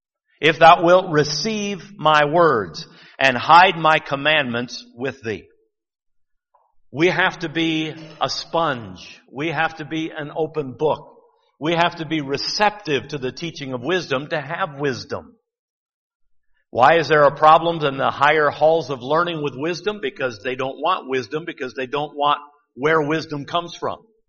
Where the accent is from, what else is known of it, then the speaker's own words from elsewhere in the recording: Livonia, Michigan, United States; I think of when I was growing up in Livonia